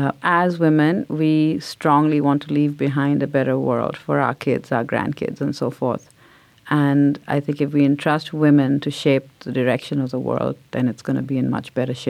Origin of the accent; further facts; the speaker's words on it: India; growing up in India